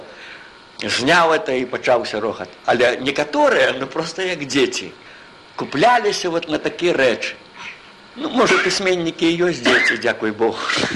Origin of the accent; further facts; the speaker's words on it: Spain; Ведаєте, я ж не русский. Я син іспанських республіканців, я іспанець.